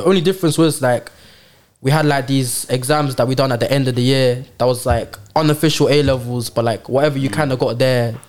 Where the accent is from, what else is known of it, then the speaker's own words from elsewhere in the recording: Hayes, London, United Kingdom; I'm from West London, like Hayes. I grew up there my whole life, but I went to school like just outside, in some place called Slough.